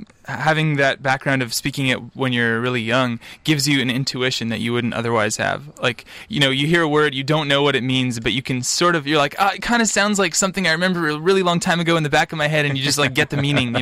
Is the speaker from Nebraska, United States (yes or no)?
no; Sacramento, California, United States; born there; So I was born in Sacramento, you know, lived in the U.S. all my life.